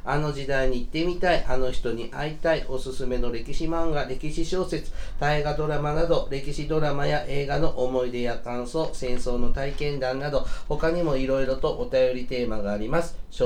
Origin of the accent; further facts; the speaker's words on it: Mie, Japan; 僕は三重出身なんで、うん、三重から行くルートで熊野詣ってするんだけど、